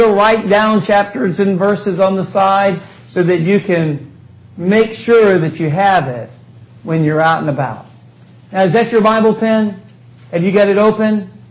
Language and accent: English; Alabama, United States; I'm from Alabama.